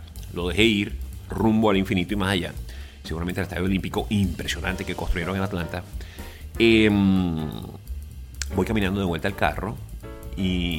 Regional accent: Venezuela; me dice, ¿de dónde eres tú? Y yo le digo, bueno, de Venezuela

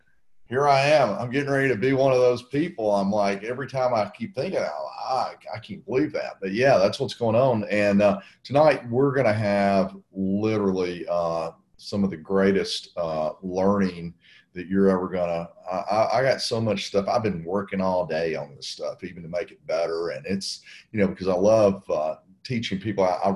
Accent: Nashville, Tennessee, United States; I'm from Nashville. And so I talk slow.

